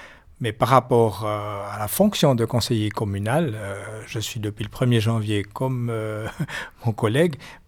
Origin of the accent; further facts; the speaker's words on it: Neuchâtel, Switzerland; also born or lived in Cornaux; Je suis originaire de Corneau, mais j'ai passé toute ma jeunesse à Neuchâtel avant de venir à Corneau. Donc, je suis venu à Corneau en 1979.